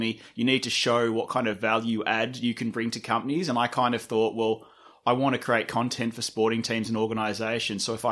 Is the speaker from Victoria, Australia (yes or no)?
no; Sydney, New South Wales, Australia; I'm from Sydney, And I grew up in Russell Lee, which is a small suburb wedged between Drummoyne and Five Dock in Sydney's inner west.